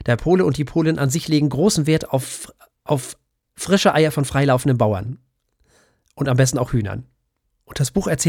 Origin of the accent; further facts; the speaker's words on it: Denmark; German is a second language; für mich als Däne ist natürlich fast jede andere Sprache schön